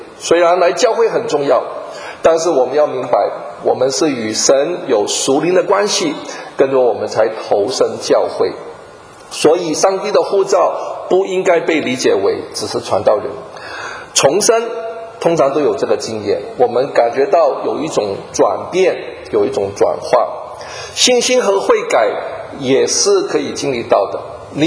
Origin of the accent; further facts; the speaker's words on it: Hong Kong; 我在香港长大，我从来不要说森林，我连树林都没有见过啊。我说我第一个树林就是在美国